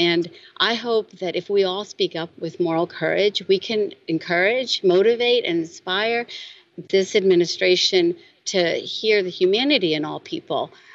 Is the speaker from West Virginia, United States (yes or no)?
yes; West Virginia, United States; And as you also know, I'm from West Virginia, and I go back home all the time